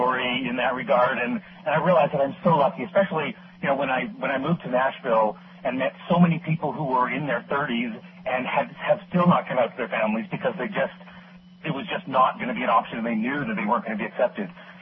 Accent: New Brunswick, Canada; born there; also born or lived in Quebec / Nova Scotia; I lived in a whole variety of places in Canada, in the province of Quebec, in the province of Nova Scotia. I was born in New Brunswick, and we sort of moved around a fair bit

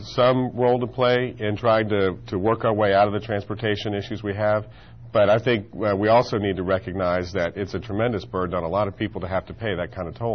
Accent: Virginia, United States; Yeah. Well, as I said, I grew up in Loudoun County. I lived in Leesburg for 32 years

